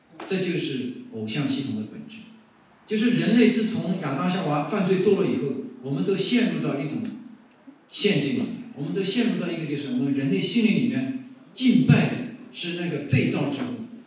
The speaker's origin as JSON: {"language": "Chinese", "country": "China", "said": "我想我们中国人也很能够理解啊，古代中国人也非常重视你的家族"}